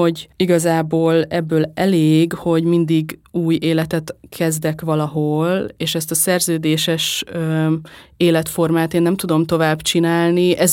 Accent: Veszprém, Veszprém County, Hungary; 0-tól 18 éves koromig Veszprém, ott laktam, és ott nőttem fel, ugyanabban a házban éltünk a családommal, meg a tesóimmal, és aztán Szombathelyre mentem főiskolára 18 éves koromtól 22 éves koromig

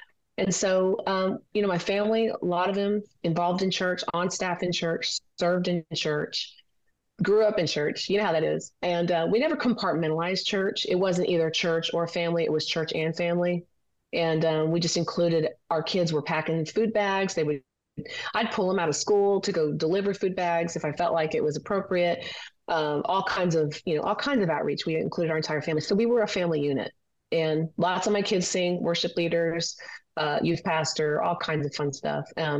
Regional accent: Simi Valley, California, United States; born there; I was born in Simi Valley, California. So I like to tease people and say, I'm really a Valley girl.

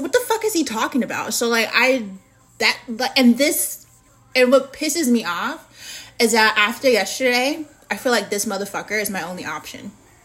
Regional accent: United States; I am American. I live in the United States. I live in Phoenix, Arizona.

